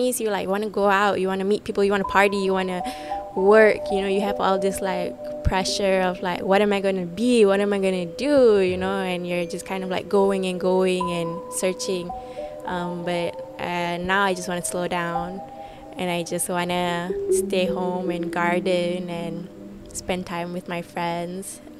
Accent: Malaysia; And as a Malaysian as well

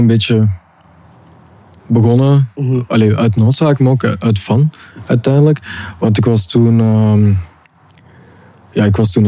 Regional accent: Mechelen, Antwerp, Belgium; also born or lived in Russia; now in Antwerp, Belgium; Geboren in Rusland, opgegroeid in Mechelen.

